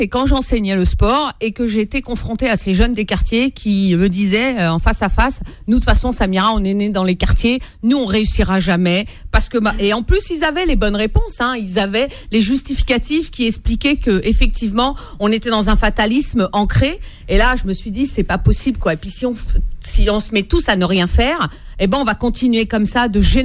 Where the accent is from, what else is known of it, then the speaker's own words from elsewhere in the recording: Aubervilliers, Île-de-France, France; je suis issue de Seine-Saint-Denis, j'y suis née, j'ai grandi sur la ville d'Aubervilliers, donc j'y ai fait mes classes